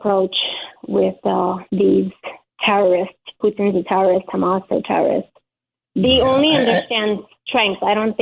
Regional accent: Ukraine; English is a second language; now in United States; So like I mentioned, I'm from Ukraine.

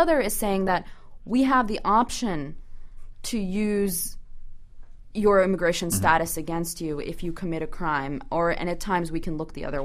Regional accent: Danbury, Connecticut, United States; You know, I'm from Danbury. I grew up there.

